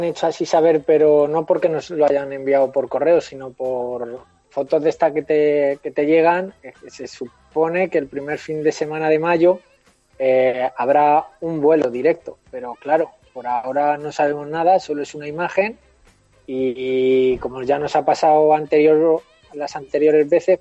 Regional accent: Spain; now in Bolivia; En el grupo estamos 120, pero dicen que en Bolivia somos como 600 españoles.

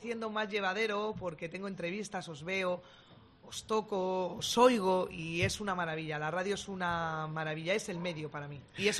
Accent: Madrid, Community of Madrid, Spain; Ella es de un barrio muy cercano al mío.

